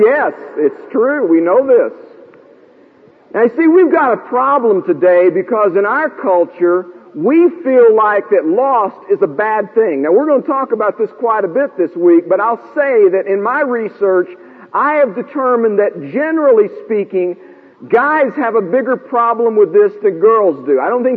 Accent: Dallas, Texas, United States; Now, I'm originally from Dallas.

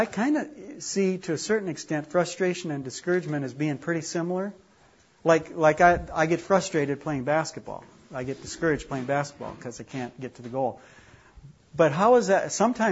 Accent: Minnesota, United States; accent: Northern; also born or lived in Michigan; This is a word I never heard up till I'm from the North. Maybe you can tell by my accent. From Minnesota, and I lived in Michigan for a while.

